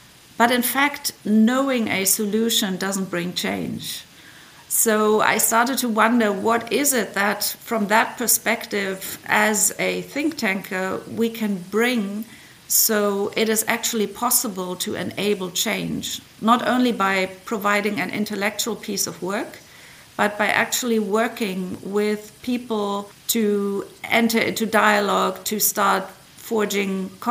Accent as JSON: {"language": "English", "country": "Germany", "tie": "born or raised there", "said": "I do think that my home country and the European continent, on the one hand, has a huge potential"}